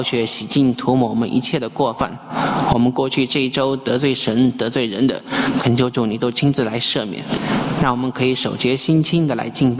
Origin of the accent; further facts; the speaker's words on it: China; OK 棒是我们大陆人说的创可贴